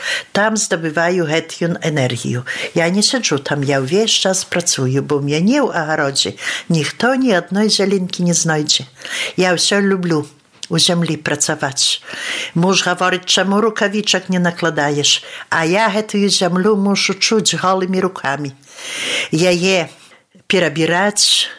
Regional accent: Kaszele, Podlaskie Voivodeship, Poland; now in Bielsk Podlaski, Poland; z wioski Kaszeli u gminie Orla. Rod mój mnohowiekowy. Mama moja z wioski Hrodali, a baćka z Kaszelą. Ja wyjechała do Bielska, ale to nie znaczy, że moja wioska u zabytci.

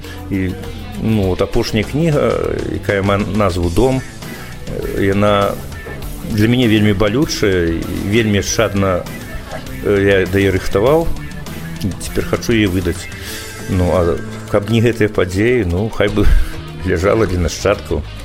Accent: Ukraine; Russian is a second language; moved away as an adult; now in Lithuania; а когда поглядели, что я из Украины, то тут вельми добро

